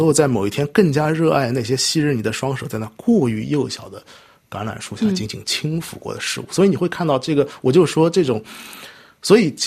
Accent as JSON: {"language": "Chinese", "country": "China", "said": "但这种长句其实很多时候是不符合我们中国人的"}